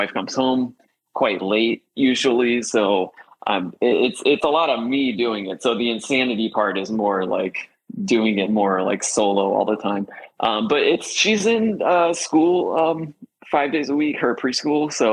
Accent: Florida, United States; also born or lived in Ohio; I am, I was born in Ohio, but I grew up in Florida. And as soon as I could get out of Florida, I did.

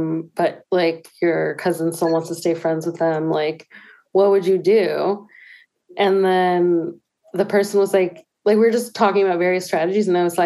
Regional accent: Pacifica, California, United States; after my childhood growing up in Pacifica, which is predominantly Caucasian

